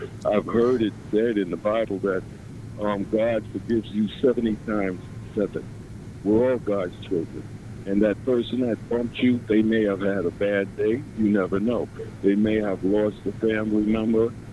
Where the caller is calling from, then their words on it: New York City, New York, United States; I'm calling from New York City.